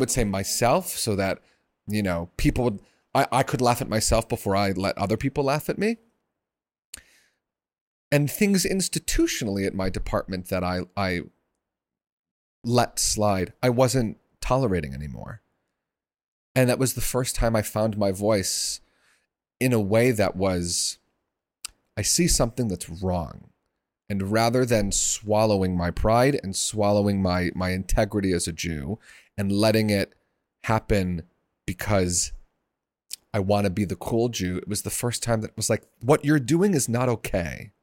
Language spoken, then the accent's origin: English; Ann Arbor, Michigan, United States; now in New York, United States; I often say that I'm very proud to have been raised in Ann Arbor. I love my hometown. But New York is my home. I'm a New Yorker who was born in Michigan.